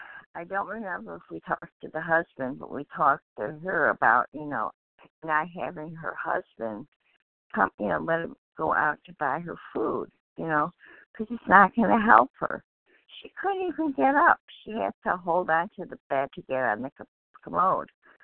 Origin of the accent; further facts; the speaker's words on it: Michigan, United States; I'm from Michigan.